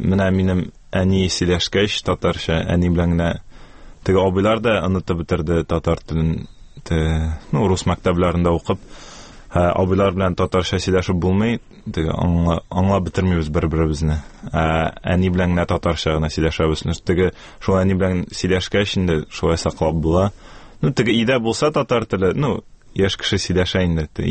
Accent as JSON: {"language": "Tatar", "town": "Kazan", "region": "Tatarstan", "country": "Russia", "tie": "born or raised there", "said": "Казанда тудым, аннары шу Дербышки дәрәшләр бистәсендә инде булайын татарчасы шулай дип әйттеләр. Шунда туып үстем."}